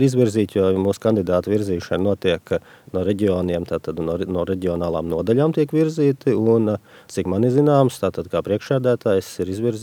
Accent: Riga, Latvia; born there; Jā, es esmu dzimis Rīgā.

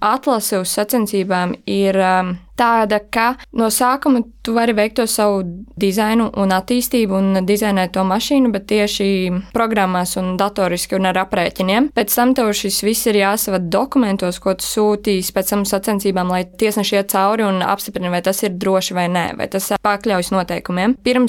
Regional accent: Bauska, Bauska Municipality, Latvia; es esmu no Bauskas puses, un tur, kā zināms, ir slavenā mūsu strasa, un es uzaugu ap autosportu.

